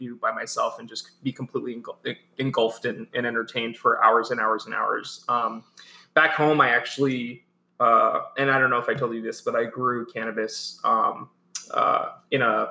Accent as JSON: {"language": "English", "town": "New York City", "region": "New York", "country": "United States", "said": "we're from New York City, the both of us. All we know is concrete, brick, cobblestone, asphalt."}